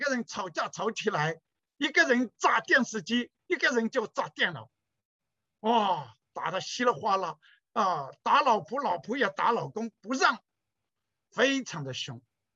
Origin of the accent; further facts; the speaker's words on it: China; 在中国我们家乡